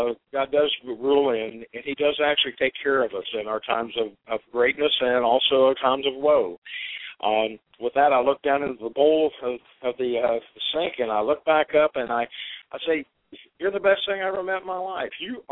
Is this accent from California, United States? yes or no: no; Cincinnati, Ohio, United States; now in Savannah, United States; I'm originally from the Cincinnati area, and I was a transplant to Savannah, Georgia.